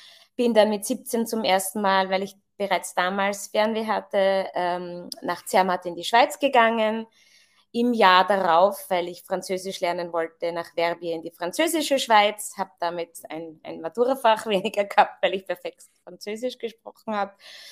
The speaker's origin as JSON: {"language": "German", "region": "Salzburg", "country": "Austria", "tie": "born or raised there", "said": "Ich bin eine gebürtige Salzburgerin, bin dort wirklich auf der Alm, bereits in einem Gastronomiebetrieb und dann später auch in einem Hotel aufgewachsen."}